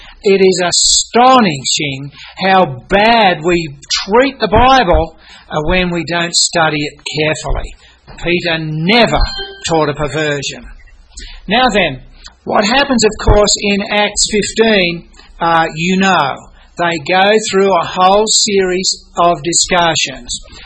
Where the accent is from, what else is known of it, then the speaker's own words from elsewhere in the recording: Australia; as we Australian might say